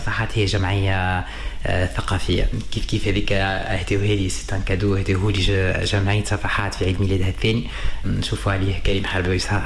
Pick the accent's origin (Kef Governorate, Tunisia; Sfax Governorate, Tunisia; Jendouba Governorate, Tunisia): Sfax Governorate, Tunisia; Sfax; أنا كبرت في صفاقس، ولدت وعشت في صفاقس، الوالد من المكناسي، الوالدة من القرقنة، تقابلوا في صفاقس فوالا، بابا خدم في صفاقس ودونك تولدت هذيك.